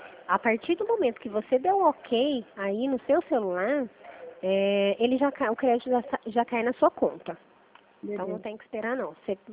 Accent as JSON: {"language": "Portuguese", "town": "Mogi Guaçu", "region": "São Paulo", "country": "Brazil", "said": "De Mogi Guaçu, interior de São Paulo."}